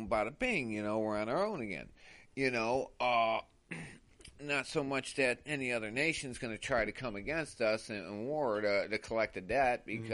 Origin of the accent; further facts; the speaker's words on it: United States; As an American, okay